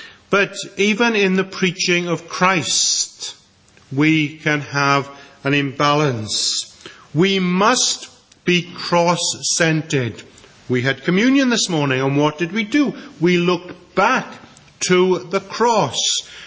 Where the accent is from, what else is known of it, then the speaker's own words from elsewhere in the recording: Wales, United Kingdom; As you know, I grew up in Pembrokeshire, and the one thing that Pembrokeshire was famous for was that you always had a good crop of new potatoes May, June time.